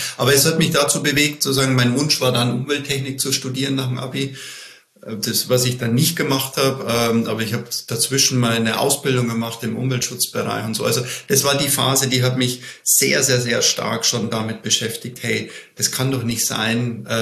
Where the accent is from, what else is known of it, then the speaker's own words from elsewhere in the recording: Bavaria, Germany; Ich komme aus Bayern.